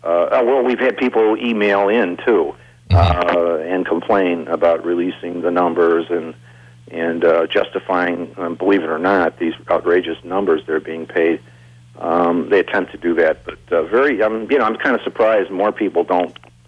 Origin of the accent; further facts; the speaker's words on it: Illinois, United States; I'm sort of proud. I was born and raised in Illinois